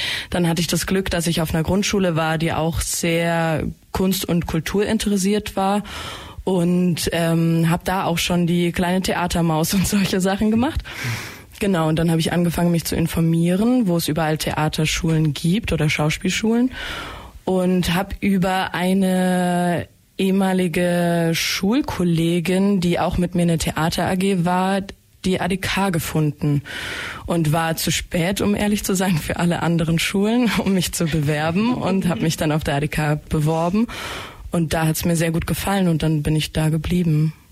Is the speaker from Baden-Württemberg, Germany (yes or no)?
yes; Owen, Baden-Württemberg, Germany; Nähe Stuttgart, Auen heißt der Ort, schreibt man aber mit O-W-E-N. Für die Leute, die es interessiert. Das ist eine super kleine Stadt.